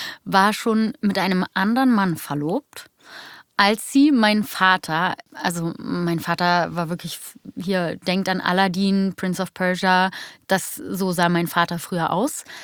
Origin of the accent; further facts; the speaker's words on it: Berlin, Germany; Also groß geworden in Wilmersdorf und aber in Tempelhof geboren.